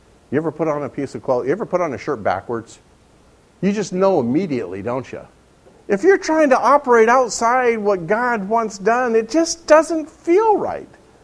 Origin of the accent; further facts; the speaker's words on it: Upland, California, United States; born there; Upland, California, which is my hometown where I was born.